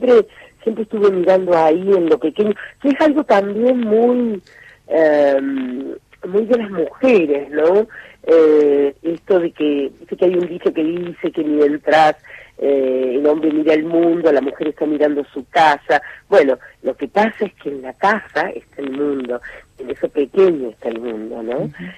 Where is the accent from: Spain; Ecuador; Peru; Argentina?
Argentina; Córdoba; siempre me siento muy cordobesa